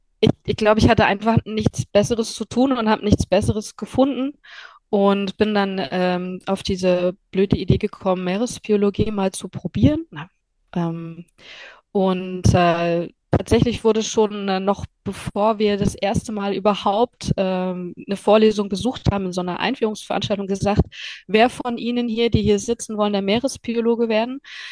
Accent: Rostock, Mecklenburg-Vorpommern, Germany; aus Rostock, also meiner Heimatstadt

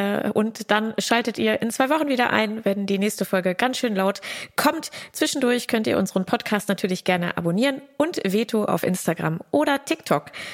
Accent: Hanover, Lower Saxony, Germany; Ich bin hier in meiner Heimatstadt in Hannover

